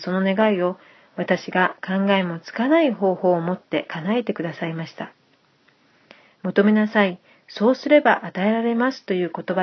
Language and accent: Japanese; Mie, Japan; 私の実家は三重県ですが、イスラエルに行く直前にゴスペルの働きで、私は東京から静岡に行くことになりましたが、